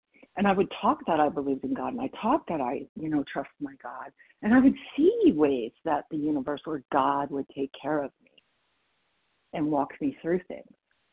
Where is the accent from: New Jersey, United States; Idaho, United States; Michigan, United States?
Idaho, United States; from Idaho.